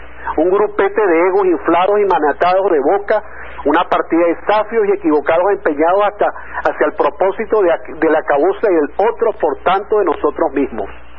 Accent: Venezuela; Ahí van a emerger los valientes y las individualidades y el colectivo de nosotros como venezolanos.

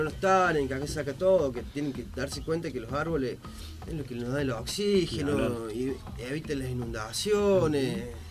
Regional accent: Córdoba, Argentina; now in Alberdi, Argentina; Sí, soy de Córdoba. Pero yo en Alberdi ya hace 8 años que estoy más o menos.

